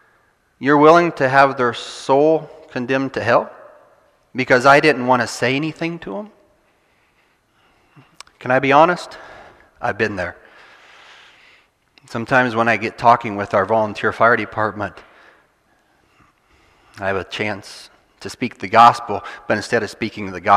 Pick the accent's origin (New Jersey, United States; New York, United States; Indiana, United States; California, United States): Indiana, United States; moved away as an adult; now in Canada; I'm originally from Indiana. Do you know what they grow in Indiana? Corn. Mm-hmm. Now, the Lord has moved us into Canada.